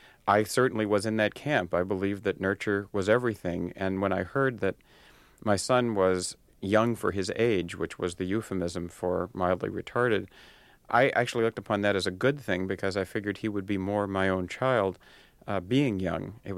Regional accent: United States; I felt that as an Indian person myself, I probably could have more to offer for a Native American child.

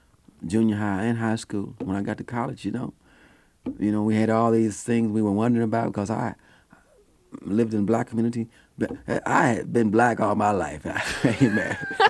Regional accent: Kansas City, Kansas, United States; I was born in Kansas City, and, you know, I was raised in the black church.

